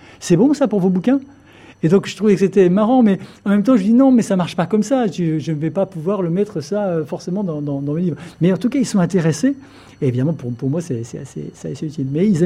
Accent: Bazigné, Grand Est, France; now in Marseille, France; Moi, je suis vosgien d'origine, je suis né à Bazigné, un tout petit village au fin fond des Vosges. Mon père était instituteur là-bas.

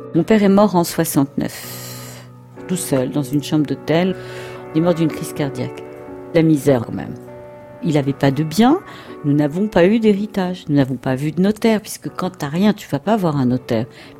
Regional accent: Tunisia; j'ai été élevée et je suis née en Tunisie et mon père est venu en France en 59.

